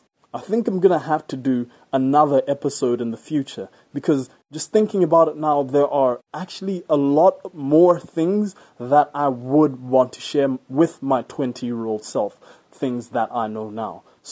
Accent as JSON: {"language": "English", "country": "Botswana", "said": "Where I live right now, my home country, Botswana"}